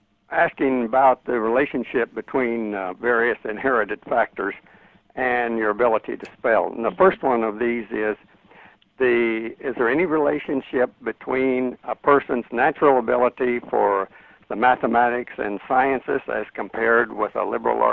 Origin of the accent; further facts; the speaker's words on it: Southwest, United States; As myself, I grew up in the Southwest